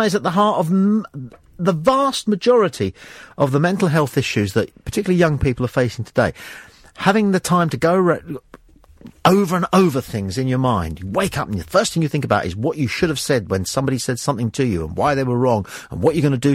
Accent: Heaton, North East England, United Kingdom; I am from Heaton, man.

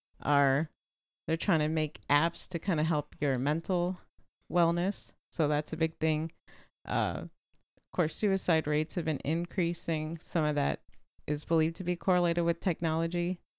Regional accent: Houston, Texas, United States; I grew up in Houston.

